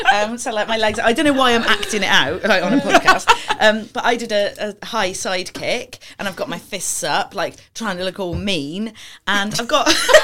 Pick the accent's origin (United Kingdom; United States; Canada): United Kingdom; Wales; now in London, United Kingdom; I'm from Wales